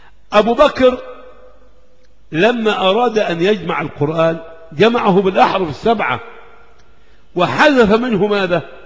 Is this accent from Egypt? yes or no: yes; Egypt; احنا عندنا في مصر هنا الصعيد لهم ايه؟ لهجة